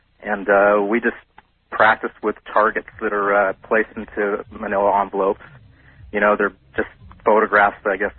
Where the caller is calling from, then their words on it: Los Angeles, California, United States; Hi, Art. I'm calling from Los Angeles.